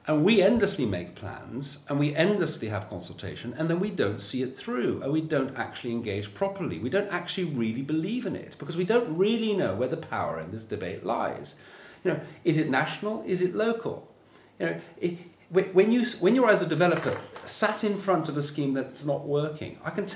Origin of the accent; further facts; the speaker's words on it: London, United Kingdom; it's the only silver lining that I can see today as a Londoner in relation to Brexit